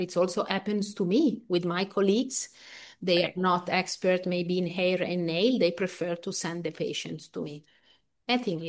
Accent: Bologna, Emilia-Romagna, Italy; English is a second language; because I am originally from Bologna.

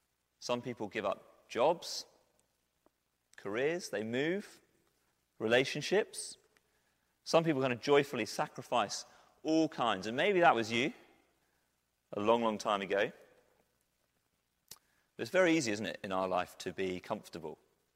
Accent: United Kingdom; Let's not get carried away. We're British.

